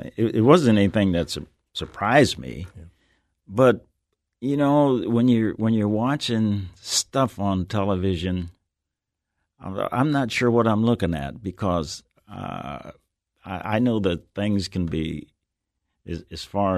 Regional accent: Nebraska, United States

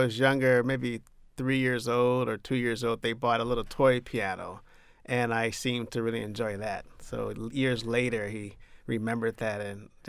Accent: Michigan, United States; They enjoy music, but I grew up in Southwest Michigan, and one of the local radio stations played classical music pretty much all the time.

